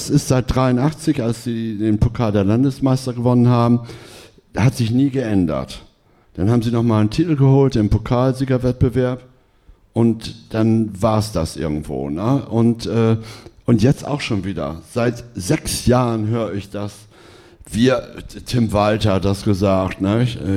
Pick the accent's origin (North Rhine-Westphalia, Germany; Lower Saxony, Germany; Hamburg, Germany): Hamburg, Germany; ich als Hamburger müsste ja eigentlich auch irgendwo ein Herz dafür haben.